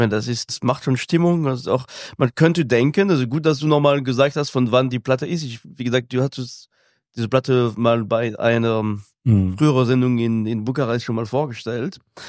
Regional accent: France; accent: French; German is a second language; Ich kann sagen, was ich will, wenn ich mit meinem französischen Akzent spreche, dann nimmt niemand mich ernst irgendwie.

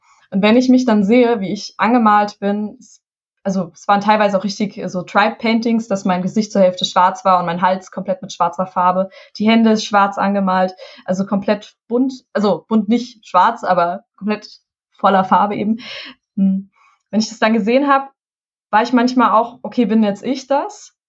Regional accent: Hesse, Germany; Und ich komme aus dem Taunus, aus Hessen. Wir haben diesen wunderschönen Wald vor der Haustür und ich bin im Wald groß geworden.

